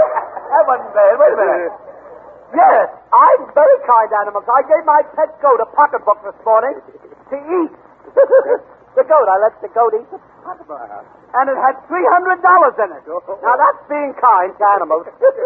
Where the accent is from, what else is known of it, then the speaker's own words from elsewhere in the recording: Philadelphia, Pennsylvania, United States; born there; I was born in Philadelphia.